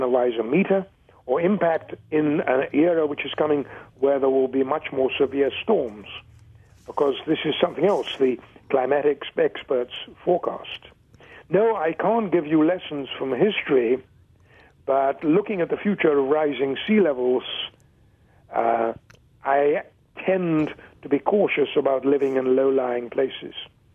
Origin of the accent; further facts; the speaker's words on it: England, United Kingdom; now in Santa Barbara, United States; I'm an Englishman and I like cooler temperatures. That's just why I live in Santa Barbara.